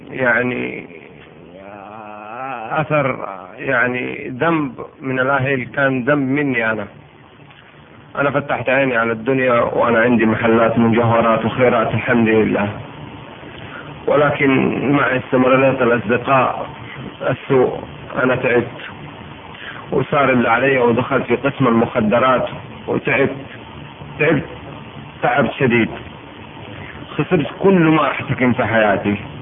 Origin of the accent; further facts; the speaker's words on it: Mecca, Makkah Province, Saudi Arabia; انا ولد مكة وما حجيت، انا ولد مكة وما صمت